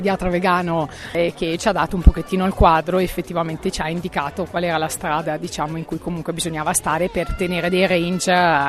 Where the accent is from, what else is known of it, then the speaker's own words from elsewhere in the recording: Piacenza, Emilia-Romagna, Italy; veniamo da Piacenza, vicino a Piacenza.